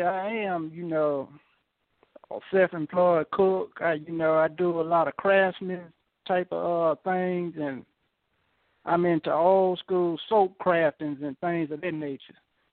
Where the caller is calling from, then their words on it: Proctor, Arkansas, United States; Oh, I'm out here in Proctor, Arkansas, a little rural town outside the city limits.